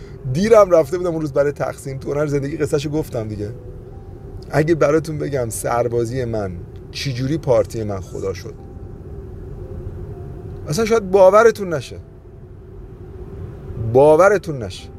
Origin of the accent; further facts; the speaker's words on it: Iran; من تو ایران زندگی کردم، تو ایران بزرگ شدم، تو ایران درس خوندم، از بین خود شماها اومدم